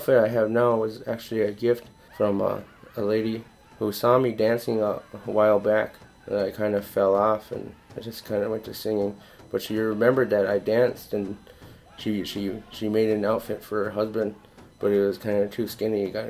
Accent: Bad River, Wisconsin, United States; You know, I'm from Bad River. They were partying in Madeline Island and Red Cliff.

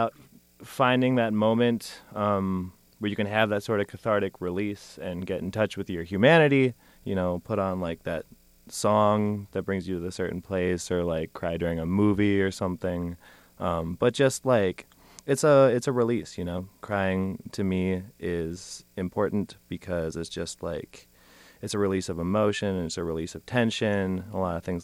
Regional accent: Minneapolis, Minnesota, United States; I'm from Minneapolis, and I guess Minneapolis is known for all the lakes, all the water.

